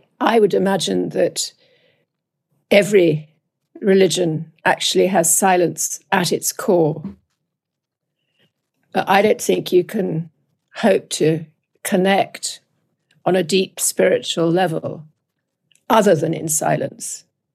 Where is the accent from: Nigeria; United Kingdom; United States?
United Kingdom; as you can probably hear, I'm British, not American.